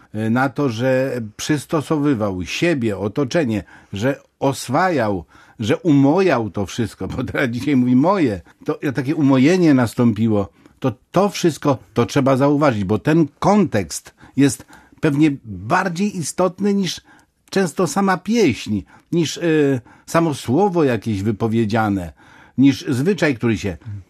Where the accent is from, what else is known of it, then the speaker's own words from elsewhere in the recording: West Pomeranian Voivodeship, Poland; nam, rodowitym Pomorzaninom, mogą nie wierzyć, ale jak przyjeżdża badacz z zewnątrz, jak to mówi, to jest święte.